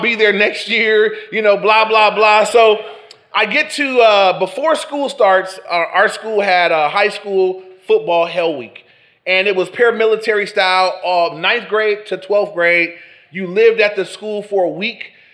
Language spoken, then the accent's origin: English; Englewood, United States; I grew up in Englewood. I played high school football growing up.